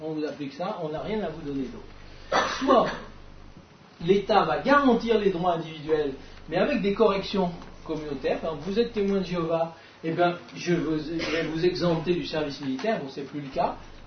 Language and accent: French; France; j'accepterai pas qu'on me demande depuis combien de générations je suis français.